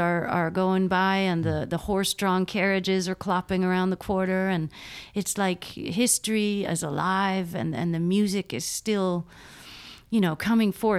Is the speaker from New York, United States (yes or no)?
yes; Buffalo, New York, United States; moved away; also born or lived in New Orleans; you know, I love Buffalo, and you know, that's my hometown. But the minute I showed up in New Orleans, it was like, oh, there's places like this on the earth.